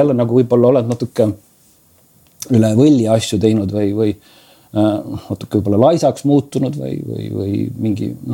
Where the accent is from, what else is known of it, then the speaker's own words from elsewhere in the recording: Saare County, Estonia; Ja see side, et sa oled saarlane, see ma arvan on mänginud oma osa seal ka.